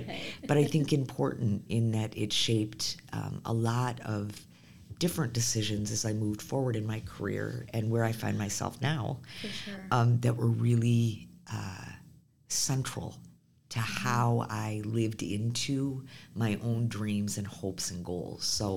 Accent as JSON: {"language": "English", "town": "Farmington", "region": "Michigan", "country": "United States", "tie": "born or raised there", "also_born_or_lived": "Flint, United States", "said": "I was born in Flint, Michigan. Stayed there until I was seven and then moved. My dad got transferred and we moved to Farmington."}